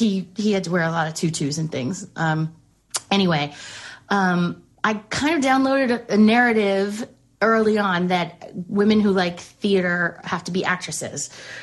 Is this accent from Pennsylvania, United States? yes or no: no; Westchester, New York, United States; I grew up in Westchester, and I fell in love with musicals really, really early